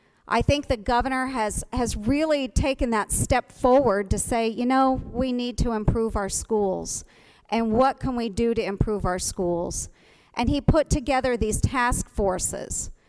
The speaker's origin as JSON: {"language": "English", "region": "Iowa", "country": "United States", "tie": "born or raised there", "said": "We are both Iowa natives, and I grew up in Montgomery County, where I reside now."}